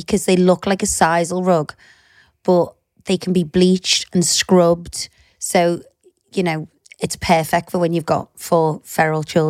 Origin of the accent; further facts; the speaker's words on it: Ireland; I'm Irish and South African. My dad's mum's dad was fully South African.